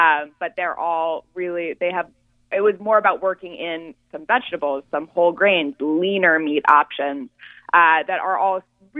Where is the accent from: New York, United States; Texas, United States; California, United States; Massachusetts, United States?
California, United States; I'm from California. I love all things grilled, avocados, you know, whole foods.